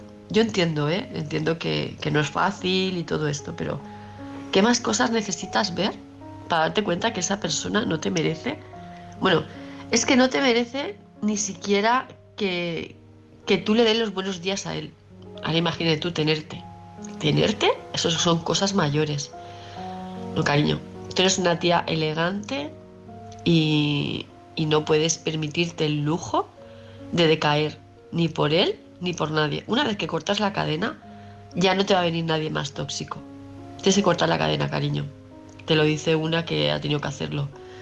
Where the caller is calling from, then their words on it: Palma, Balearic Islands, Spain; de Palma de Mallorca.